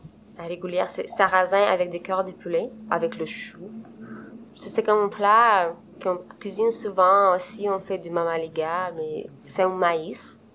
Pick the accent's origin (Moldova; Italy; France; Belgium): Moldova; je viens de Moldavie. C'est un petit pays de l'Europe. Personne ne le connaît, mais je vous présente. C'est à côté d'Ukraine, de Roumanie, même de la Russie, c'est pas loin. Donc, mon père est russe, ma mère est moldave.